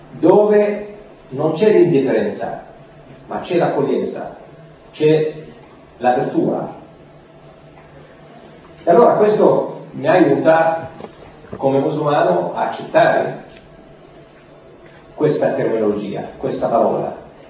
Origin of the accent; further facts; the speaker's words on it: Palestine; Italian is a second language; now in Italy; vengo da cresciuto in una realtà diversa dalla nostra realtà italiana o europea, sono cresciuto, nato in Palestina